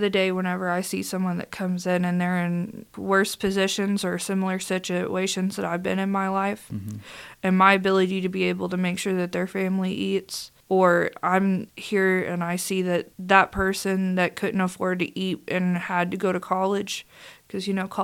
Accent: Hot Springs, Arkansas, United States; So, I'm a Hot Springs native, and a lot of people, I feel like they undermine Hot Springs, but I like to look at the benefits of what we have.

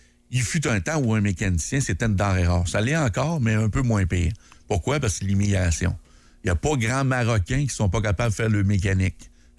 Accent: Quebec City, Quebec, Canada; born there; Moi, je suis né à Québec, okay. hein, dans la belle ville de Québec, au coin de Champfleury, puis à 18e rue.

